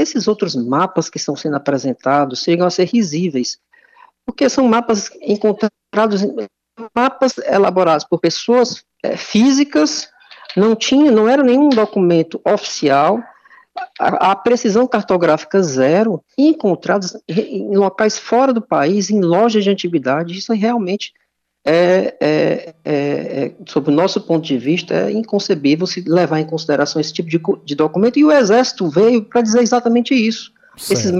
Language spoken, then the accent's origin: Portuguese; Ceará, Brazil; eu sou cearense